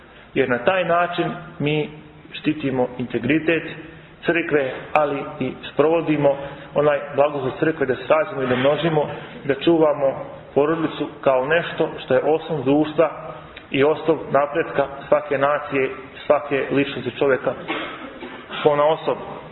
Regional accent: Republika Srpska, Bosnia & Herzegovina; born there; Evo na primjer, ja sam rođen u Bosanskoj Krajini pod Kozarom.

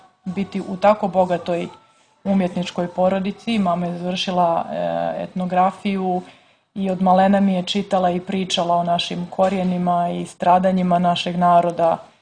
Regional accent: Herceg Novi, Herceg Novi Municipality, Montenegro; born or raised there; also born or lived in Dubrovnik

